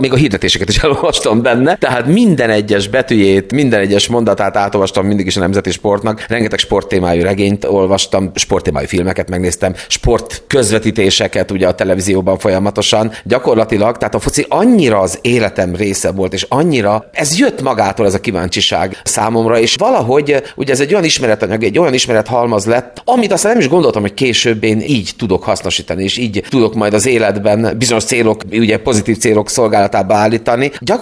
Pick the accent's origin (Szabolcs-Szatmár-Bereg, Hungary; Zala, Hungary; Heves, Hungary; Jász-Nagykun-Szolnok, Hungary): Szabolcs-Szatmár-Bereg, Hungary; Fehérgyarmat; a Potyok partjáról, ami most ugye rendezvénytér, hiszen ott nőttem fel a futballpálya szomszédságában.